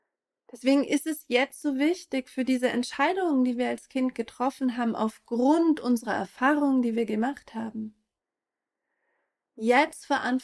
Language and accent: German; East Germany, Germany; Ich komme beispielsweise aus der DDR, das ist nochmal ein anderer Kontext, als wenn du vielleicht woanders aufgewachsen bist.